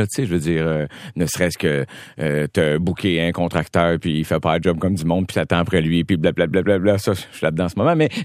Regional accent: Quebec, Canada; born there; pourquoi moi je suis né ici au Québec où il y a de la prospérité

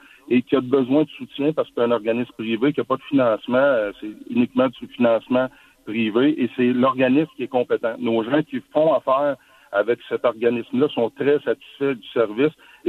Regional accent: Shawinigan, Quebec, Canada; ma famille est de la région de Grand-Mère. Moi, j'ai grandi à Shawinigan

